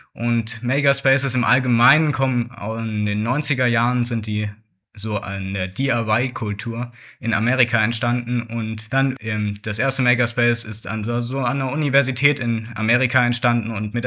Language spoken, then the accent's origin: German; Saxony, Germany; bin 16 Jahre alt, hier im Makerspace Geistesblitz in Löbau aktiv und komme eigentlich aus einem kleinen Städtchen hier in der Region und gehe eben hier aber in Löbau zur Schule